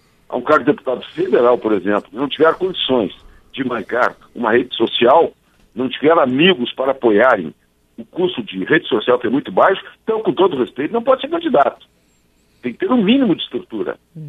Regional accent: Cruz Alta, Rio Grande do Sul, Brazil; now in Porto Alegre, Brazil; Não, eu sou natural de Cruz Alta, mas eu resido em Porto Alegre.

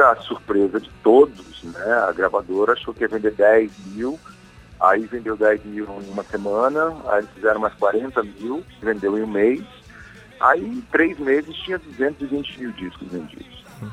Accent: Brasília, Federal District, Brazil; also born or lived in Rio de Janeiro; Eu amo essa cidade, eu considero a minha cidade natal, embora eu tenha nascido no Rio. Eu sou de Brasília, entendeu? Eu aprendi a velejar no Lago Paranoá

